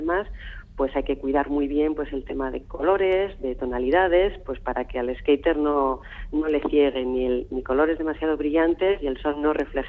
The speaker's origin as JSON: {"language": "Spanish", "region": "Basque Country", "country": "Spain", "said": "porque para eso somos de Gran Bilbao"}